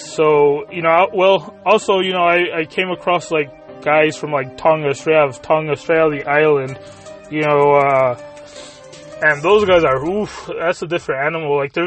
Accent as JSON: {"language": "English", "country": "United States", "said": "And I'm saying we as Americans, even if you don't consider me as an American."}